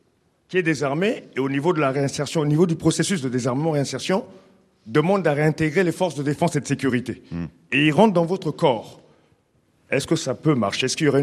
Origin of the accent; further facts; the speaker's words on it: Central African Republic; Et en tant que Centrafricain, il y a des choses qui m'inquiètent.